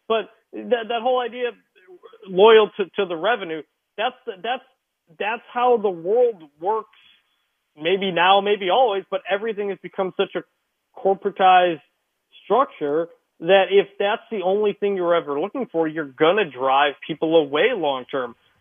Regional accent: Michigan, United States; but I'm from Michigan. I went to Michigan State

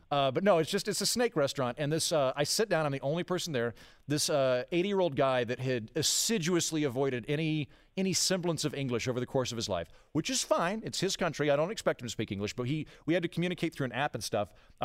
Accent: Oklahoma, United States; I've eaten two beating rattlesnake hearts in my home state of Oklahoma because I've been to a couple of rattlesnake derbies.

